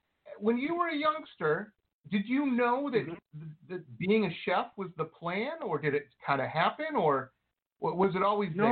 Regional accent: Detroit, Michigan, United States; I grew up in Detroit, so it could be worse, you know?

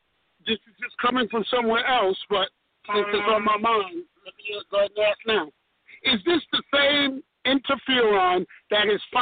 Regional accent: New York, United States; also born or lived in South Carolina; Now, me growing up, I grew up in South, primarily in New York, but spent a lot of time in South Carolina on farms

